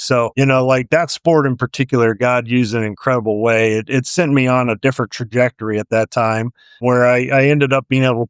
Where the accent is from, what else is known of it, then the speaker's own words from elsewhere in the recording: Ohio, United States; I mentioned growing up in Ohio, and Ohio was a great place to be a baseball fan